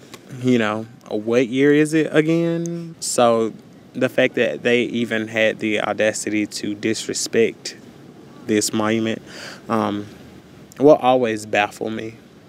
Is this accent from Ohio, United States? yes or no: no; Mississippi, United States; Because I come from Mississippi. I am very protective of it. It made me everything that I am, everything that I will ever be. And I've always been proud of the fact that I was from Mississippi.